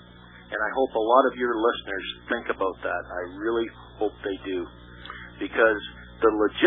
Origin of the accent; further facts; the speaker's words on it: Canada; Okay, I'm a Canadian, and I listen to the American channels.